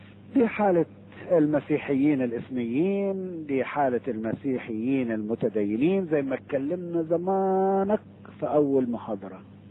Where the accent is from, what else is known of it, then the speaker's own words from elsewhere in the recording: Egypt; now in Australia; في فرق بين الجبال عندنا في مصر والجبال هنا في البلاد الاوروبية، او كانت في استراليا زي ما شفتها. انا اول ما وصلت استراليا، حتى لما جيت هنا زمان سنة 70 طلعت اوروبا